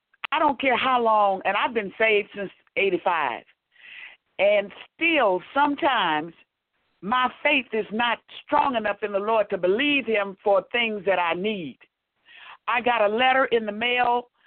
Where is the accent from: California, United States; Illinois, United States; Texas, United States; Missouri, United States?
Texas, United States; moved away; because I'm from Texas where it's hot and it's very cold here.